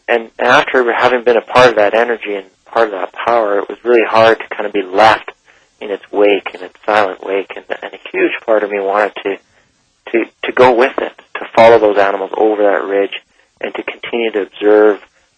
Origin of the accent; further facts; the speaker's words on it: Calgary, Alberta, Canada; born or raised there